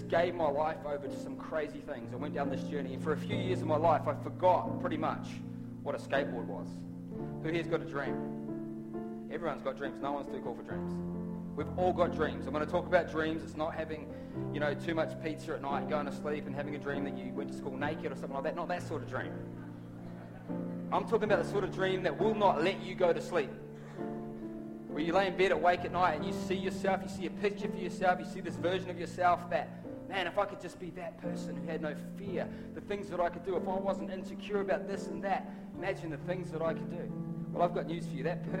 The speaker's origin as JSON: {"language": "English", "country": "New Zealand", "tie": "born or raised there", "said": "when I grew up in New Zealand, I was I was involved in the skateboarding world in New Zealand."}